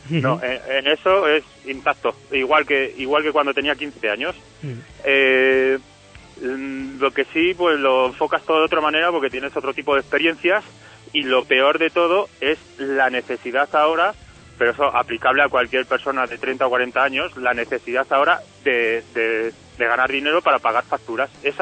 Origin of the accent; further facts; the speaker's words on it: Fuenlabrada, Community of Madrid, Spain; Claro, pues somos de Fuenlabrada, y en Fuenlabrada han surgido muchísimos músicos del rock